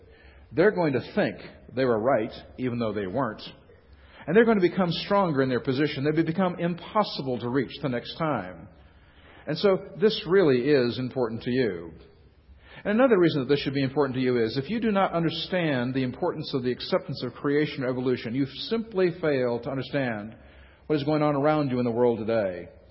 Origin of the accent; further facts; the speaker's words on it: United States; You know, I know I'm an American and so forth, but Americans like to have fun.